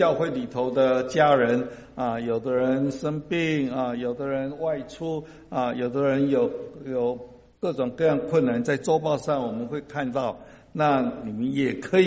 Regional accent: Taiwan; now in United States; 那我的家乡台湾啊，还是有我的亲人在。

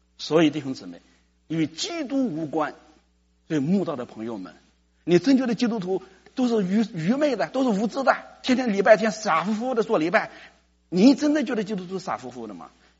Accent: China; now in Los Angeles, United States; 我是中国人，我就拿中国护照，我也希望我们的护照确实能这么牛。

